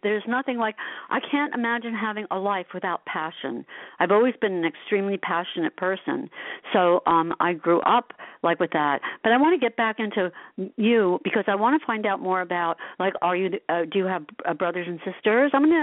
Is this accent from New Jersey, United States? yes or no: yes; Asbury Park, New Jersey, United States; I grew up in Asbury Park. You know that? I love everything about Asbury Park.